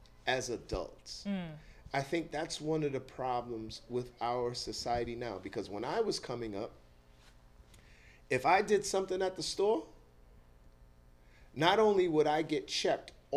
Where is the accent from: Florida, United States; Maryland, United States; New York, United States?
New York, United States; Bronx; I don't think there are people that are like, you know, I grew up in East Chester Projects.